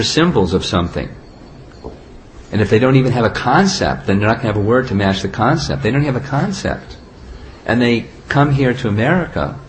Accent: New York, United States; I mean, I'm from New York, where the population is a lot of people in a small space.

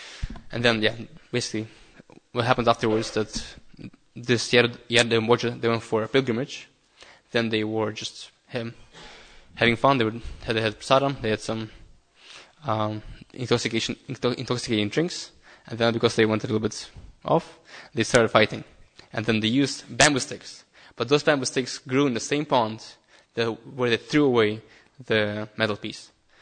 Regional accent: Russia; I grew up in Russia

